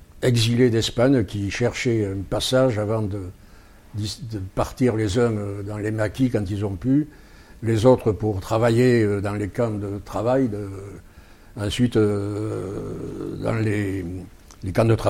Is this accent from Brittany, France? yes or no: no; Bordeaux, Nouvelle-Aquitaine, France; born there; suis un citoyen français, grâce au droit du sol, parce que quand je suis né à Bordeaux, la même année que la Deuxième République espagnole a été proclamée, il y a donc 85 ans, en 1931, mon père était déjà exilé en France.